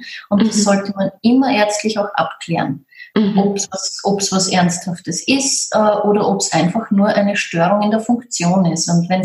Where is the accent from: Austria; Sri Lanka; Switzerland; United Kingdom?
Austria; Also bei uns in Österreich ist es das Sackerl und nicht die Tüte.